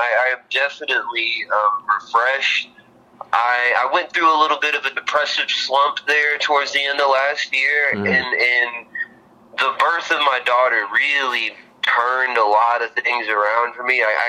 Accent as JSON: {"language": "English", "region": "Arkansas", "country": "United States", "said": "I'm being from Arkansas, I'm a fan of country myself"}